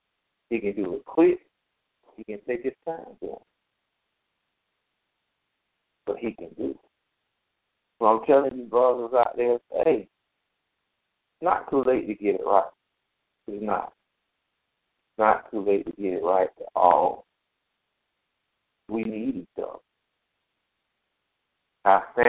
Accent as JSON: {"language": "English", "country": "United States", "said": "I'm from Rocky Mountain, and they've been having a lot of murders going on everywhere. But speaking from my hometown, where I grew up"}